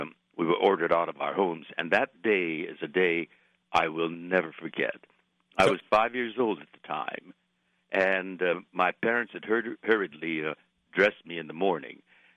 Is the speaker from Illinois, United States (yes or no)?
no; Los Angeles, California, United States; born there; My mother was born in Sacramento. My father was a San Franciscan. I was born here in Los Angeles. We're American citizens.